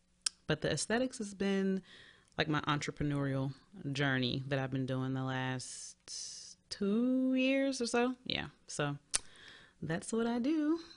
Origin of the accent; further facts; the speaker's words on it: Charlotte, North Carolina, United States; I am from Charlotte, raised in Charlotte, not born in Charlotte.